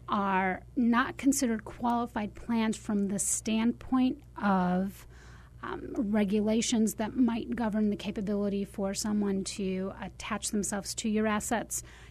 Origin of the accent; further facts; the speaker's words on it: St. Louis, Missouri, United States; I'm from St. Louis.